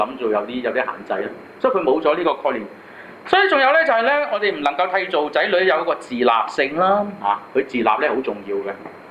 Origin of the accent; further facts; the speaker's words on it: Hong Kong; 今時今日咧，我哋香港人都會供樓啦，係嘛？